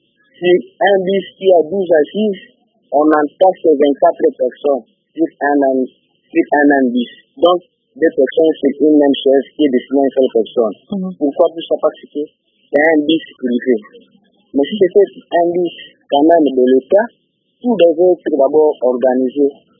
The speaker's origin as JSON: {"language": "French", "country": "DR Congo"}